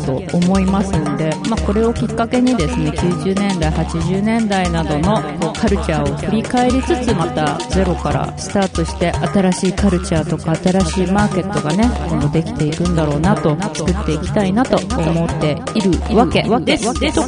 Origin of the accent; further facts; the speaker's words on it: Hiroshima, Japan; あの地元が広島なんですけど、お盆前にちょっと帰りましてですね